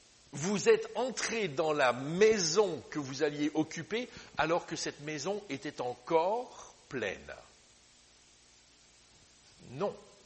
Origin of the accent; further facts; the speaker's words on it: Liège, Wallonia, Belgium; je repense à mon enfance, lorsque l'on a fait ce nœud autoroutier à Liège, parce que je suis liégeois